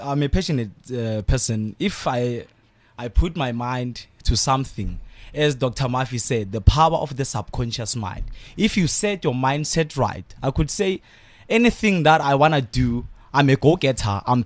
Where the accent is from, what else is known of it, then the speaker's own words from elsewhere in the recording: Tembisa, Gauteng, South Africa; I'm a boy from Tembisa, a township.